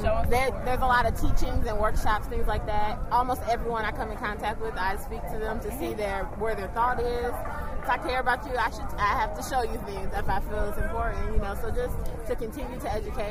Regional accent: Cleveland, Ohio, United States; Ohio, Cleveland.

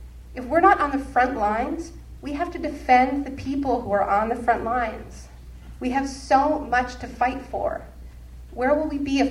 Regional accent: Montreal, Quebec, Canada; Montreal's my hometown. That's why I'm a little bit nervous. There's people here who've known me since I was, like, born before.

